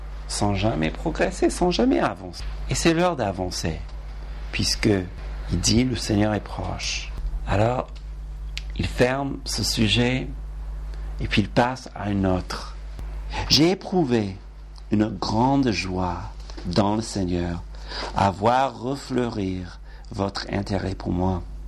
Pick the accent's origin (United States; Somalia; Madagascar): United States; now in Paris, France; quand nous avons déménagé ici à Paris, et quand on a vu Paris pour la première fois, surtout en tant qu'Américain